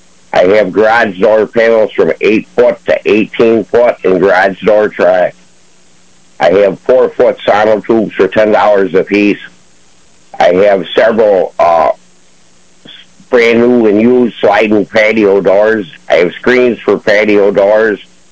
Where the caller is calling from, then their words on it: Ashford, New York, United States; Good morning. Calling from Ashford, New York.